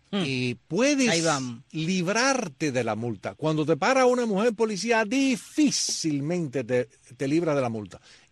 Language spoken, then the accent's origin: Spanish; Cuba; moved away; yo me fui de Cuba hace un burjón de años